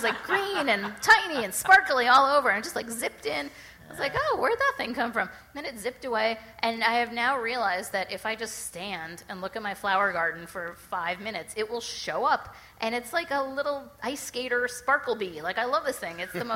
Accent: New York City, New York, United States; I grew up in New York City. You know, I didn't have an understanding of cabbage worms

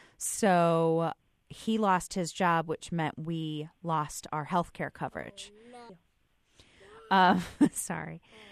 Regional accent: Chicago, Illinois, United States; I'm from Chicago, Illinois.

